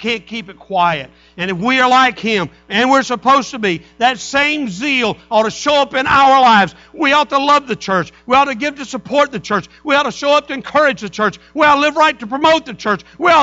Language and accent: English; Birmingham, Alabama, United States; also born or lived in Natchez, Mississippi; I was born and raised up in Birmingham. I went in the ministry up in Birmingham, and then I went to Natchez, Mississippi to pastor, and I pastored there for 8 years.